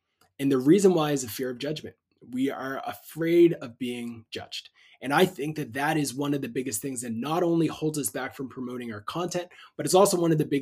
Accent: Canada; I'm Canadian and we don't want to promote anything ever.

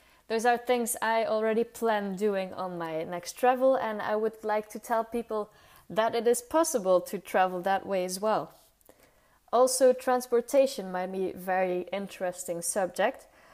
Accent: Belgium; English is a second language; I am a girl from Belgium

